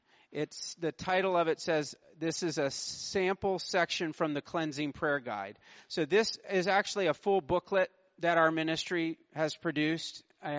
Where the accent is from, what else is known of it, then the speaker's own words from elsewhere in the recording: Orlando, Florida, United States; I come from Orlando, Florida. Our heat and humidity during the summer is literally oppressive.